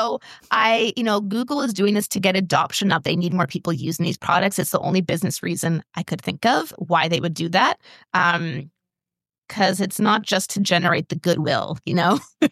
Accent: Canada; I'm Canadian.

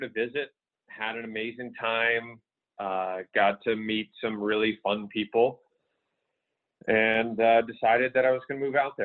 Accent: Pittsburgh, Pennsylvania, United States; also born or lived in California; I grew up in Pittsburgh, Pennsylvania.

